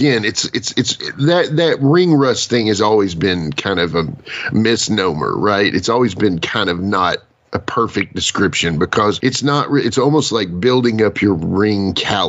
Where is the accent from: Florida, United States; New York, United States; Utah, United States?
New York, United States; Buffalo; I'm 33 from Buffalo.